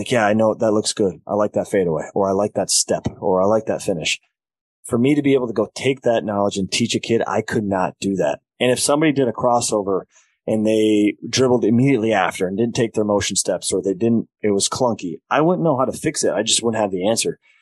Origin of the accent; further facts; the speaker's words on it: Sioux Falls, South Dakota, United States; I'm in Sioux Falls.